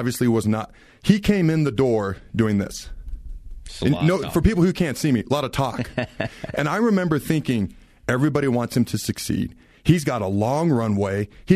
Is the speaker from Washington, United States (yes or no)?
yes; Washington, United States; also born or lived in Hastings, Nebraska; now in Colorado, United States; so I was born in Hastings, Nebraska when I was three. My dad's job took me up to the state of Washington. So I grew up in the state of Washington. I always wanted to live in Colorado.